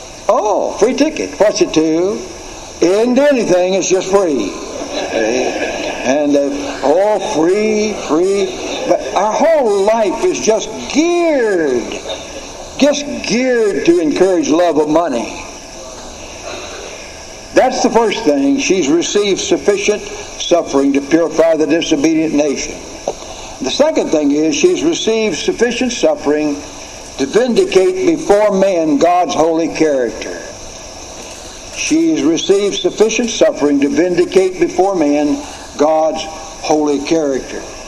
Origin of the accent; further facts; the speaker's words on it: the South, United States; I'm a Southerner.